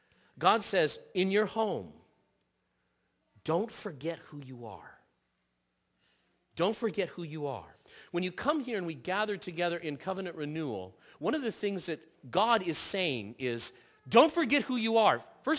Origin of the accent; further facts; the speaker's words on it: Seattle, Washington, United States; born there; also born or lived in Bellevue; I was born in Seattle. He brought me out of Seattle and I lived in Bellevue for a while.